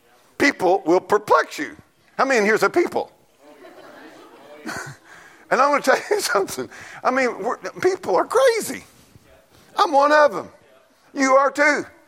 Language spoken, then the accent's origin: English; United States; I look at myself, I ain't nothing but a sissy. I'm an American sissy.